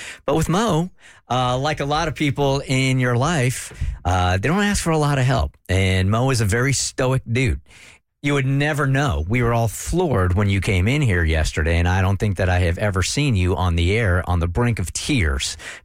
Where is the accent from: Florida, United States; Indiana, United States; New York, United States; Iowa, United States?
New York, United States; also born or lived in California; When my mother dropped me off at the airport in California. I was originally from New York and drove me to the airport and essentially gave me to my dad in California